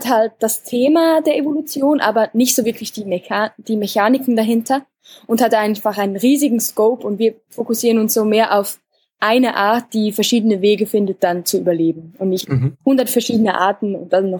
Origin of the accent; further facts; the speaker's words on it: Switzerland; Also, auch als Schweizer Indie ist man pleite.